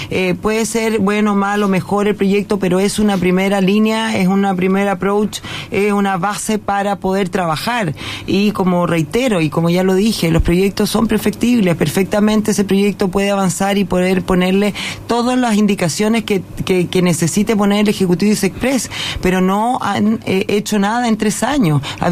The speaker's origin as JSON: {"language": "Spanish", "country": "Chile", "said": "Somos chilenos"}